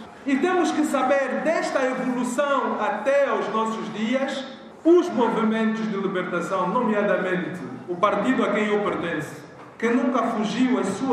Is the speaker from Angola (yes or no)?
yes; Angola; Nós somos todos que estamos aqui, enquanto angolanos